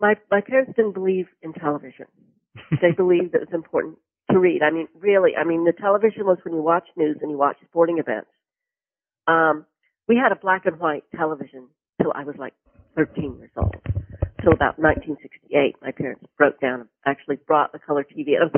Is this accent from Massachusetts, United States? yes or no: no; Florida, United States; And I grew up in Florida.